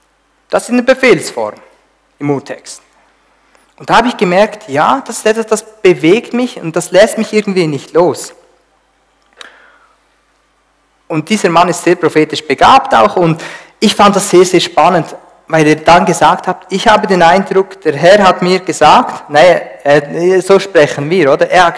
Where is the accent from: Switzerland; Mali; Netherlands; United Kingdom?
Switzerland; Ja, als Schweizer sowieso nicht.